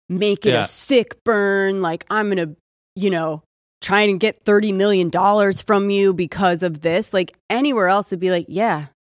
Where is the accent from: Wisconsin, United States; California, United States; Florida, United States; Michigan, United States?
California, United States; our world or in our more like Austin or I'm from California, whatever.